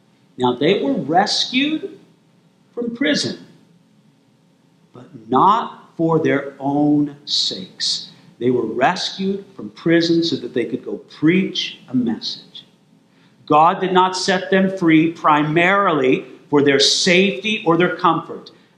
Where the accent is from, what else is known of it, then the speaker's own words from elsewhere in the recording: California, United States; and look, I'm from California, so it's more likely there than here.